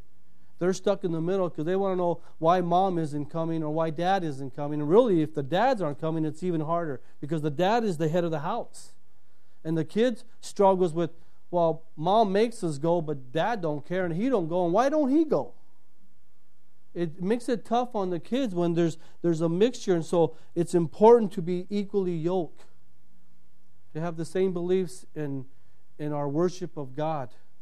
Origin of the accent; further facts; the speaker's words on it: United States; I grew up in the States. I'm born here. I'm raised here. I'm an American, and I know English.